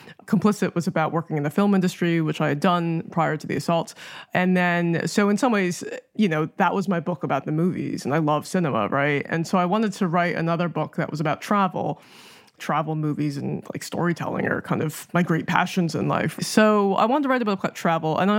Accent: United States; So I thought, okay, actually, it's locked down, but I'm American, I can still travel.

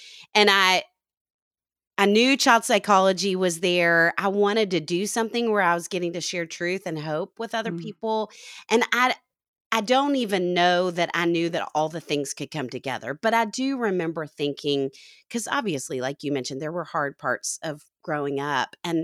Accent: Little Rock, Arkansas, United States; And I grew up in Little Rock, Arkansas

